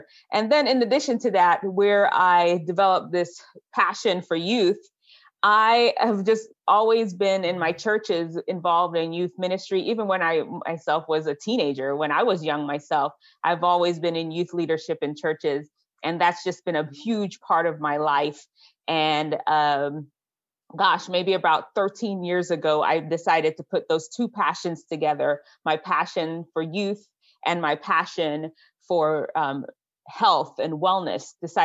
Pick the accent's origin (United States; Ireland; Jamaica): Jamaica; Listen, I'm from Jamaica originally.